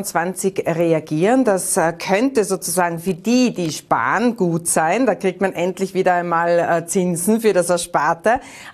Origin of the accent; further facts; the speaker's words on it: Austria; Bei uns in Österreich ist ja auch der Fachkräftemangel schon seit Langem, schon vor der Pandemie, ein Riesenthema.